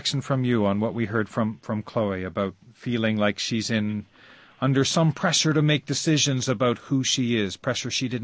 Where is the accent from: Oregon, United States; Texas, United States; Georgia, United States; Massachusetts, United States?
Massachusetts, United States; I'm an American from Massachusetts?